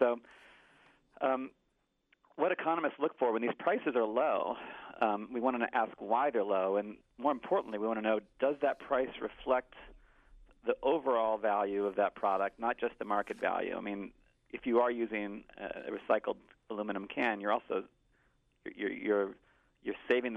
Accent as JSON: {"language": "English", "region": "Pennsylvania", "country": "United States", "tie": "born or raised there", "said": "I think the glass that's collected in my hometown in Pennsylvania gets shipped to West Virginia for processing."}